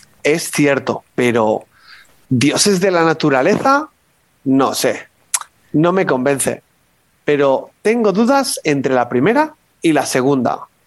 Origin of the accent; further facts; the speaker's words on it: La Rioja, Spain; y soy de La Rioja, España